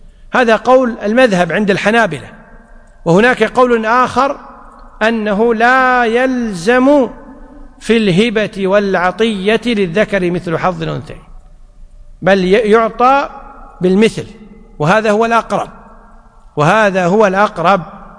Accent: Kuwait; حنا بالعامية عندنا بالكويت يقول هذه لك طول عمرك،

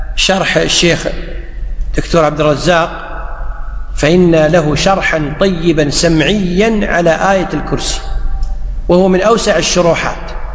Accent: Kuwait; هنا الآن فرعون بالعامية عندنا بالكويت يقول توهق

